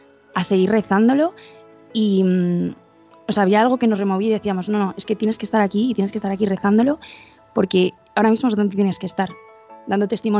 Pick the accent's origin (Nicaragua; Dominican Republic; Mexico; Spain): Spain; Madrid, Community of Madrid; De Madrid.